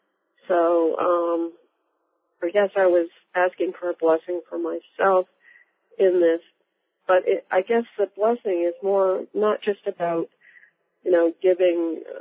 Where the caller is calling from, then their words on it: Massachusetts, United States; I'm calling from Massachusetts.